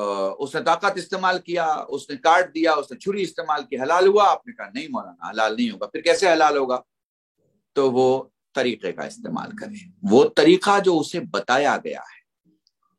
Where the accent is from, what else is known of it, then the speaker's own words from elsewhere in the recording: India; تو بہت سنکھپ میں ہندی جملے استعمال کر رہا ہوں, میں ہندوستانی ہوں تو آپ تھوڑا سا مجھے میری ہندی مکس اردو یا اردو مکس ہندی کو انشاءاللہ اگر سمجھ لیں گے